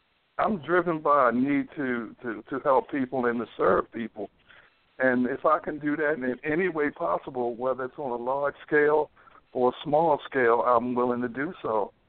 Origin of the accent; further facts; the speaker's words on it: Baltimore, Maryland, United States; I was born and raised in East Baltimore. Been in Baltimore all of my life.